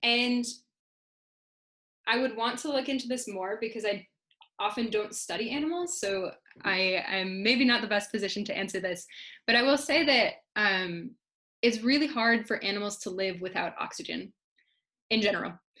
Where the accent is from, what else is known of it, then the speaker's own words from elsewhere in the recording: Wisconsin, United States; Growing up in Wisconsin, I have an affinity for the Great Lakes. I grew up about half an hour from Lake Michigan